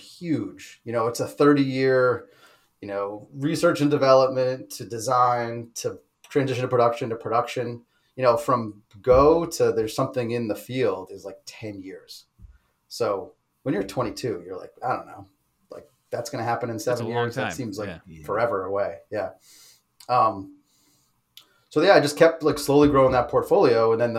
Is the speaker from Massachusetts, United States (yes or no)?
yes; Boston, Massachusetts, United States; I graduated with a degree in mechanical engineering, came up to Boston. I'm from the Boston area and started a job for a defense contractor.